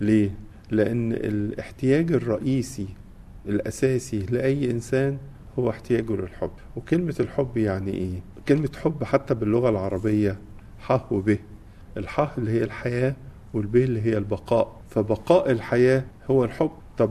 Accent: Egypt; من الأمور اللي كتير نتكلم فيها كمصريين أمور التعليم، احنا عندنا مشكلة حقيقية في التعليم في مصر

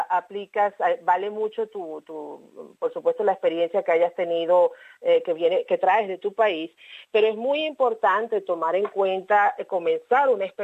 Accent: Venezuela; now in Australia; te comentaría mi caso como migrante venezolana. Nosotros en Venezuela acostumbramos mucho el uso de la fotografía

